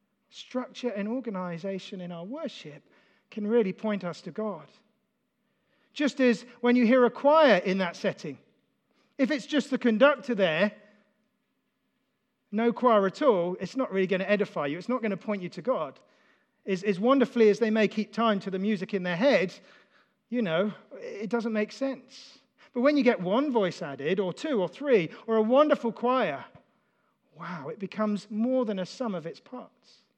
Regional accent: United Kingdom; as a British person from a very staid church background, quite conservative, I felt quite uncomfortable

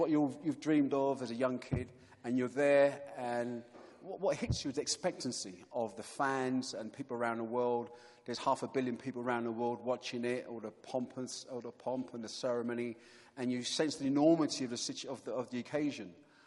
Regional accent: London, United Kingdom; And so growing up in London, going past Wembley

